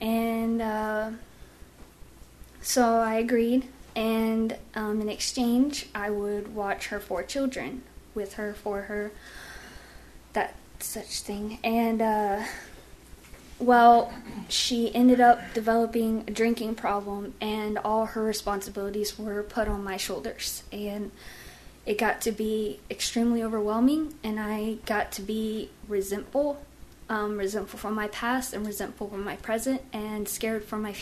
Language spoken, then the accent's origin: English; Wichita, Kansas, United States; moved away; I am actually from Wichita, Kansas, and I moved here two or three years ago, and I moved here with my aunt